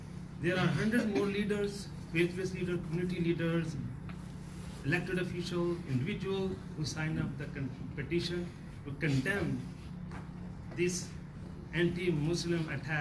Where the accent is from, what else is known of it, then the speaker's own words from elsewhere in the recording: Piscataway, New Jersey, United States; In an attempt to create hate on the basis of religion in my hometown, Piscataway. This is the town where I live with my family.